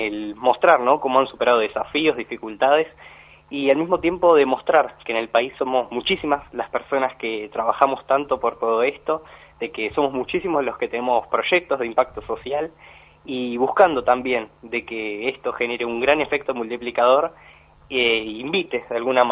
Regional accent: La Plata, Buenos Aires Province, Argentina; yo soy de la ciudad de La Plata, tengo 20 años recién cumplidos

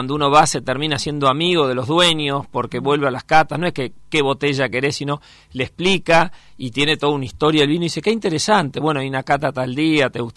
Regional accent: Buenos Aires, Argentina; yo soy porteño, a mucha honra, argentino

